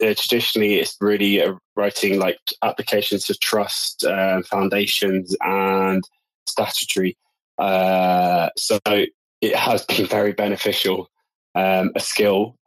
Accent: Bristol, South West England, United Kingdom; accent: pirate farmer; in Bristol, which is kind of where I'm from. And I was like, oh, if I go back there in 10 minutes, my accent will just come back. That's normally how it works. So I would say that my accent probably sounds more like a pirate farmer.

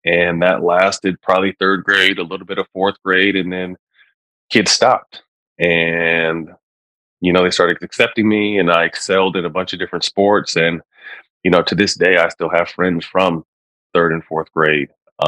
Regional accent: Bay Area, California, United States; also born or lived in Sacramento, United States; I didn't really have any issues with the mixed race until I moved from the Bay Area to Sacramento.

